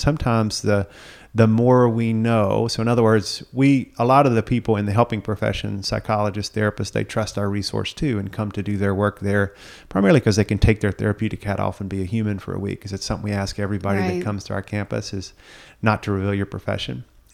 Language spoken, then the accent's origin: English; the South, United States; I didn't really get an early imprint growing up in the South, kind of a man's man